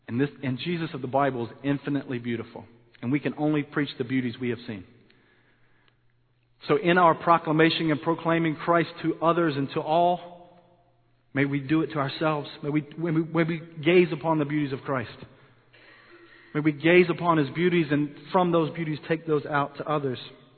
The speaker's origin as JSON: {"language": "English", "town": "Shelby", "region": "North Carolina", "country": "United States", "tie": "born or raised there", "said": "I grew up in Shelby, a small town just outside of Charlotte."}